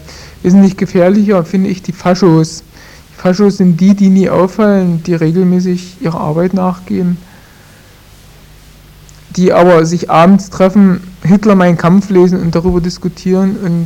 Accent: Germany; Es gibt zwei, bei uns in der DDR eigentlich schon seit Jahren zwei Strömungen.

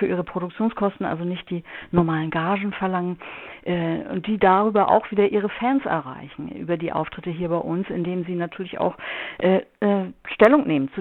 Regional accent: West Germany, Germany; wir sind Westdeutsche, wir kennen keine andere Gesellschaftsform, die besser ist als die Demokratie

